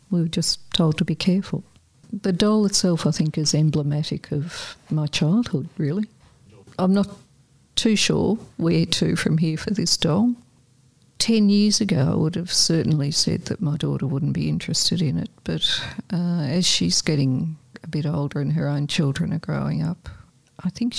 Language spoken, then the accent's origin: English; Coburg, Victoria, Australia; I grew up in Coburg and near the Merry Creek, and we lived in a short street that wasn't a through road, so being a post-war child